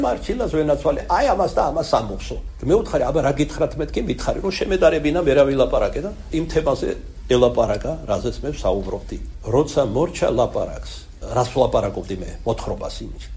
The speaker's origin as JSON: {"language": "Georgian", "region": "Kartli", "country": "Georgia", "said": "ქართლელი ვარ მაგრამ როცა საჭიროა მეგრელზე ჩქარავ ლაპარაკო"}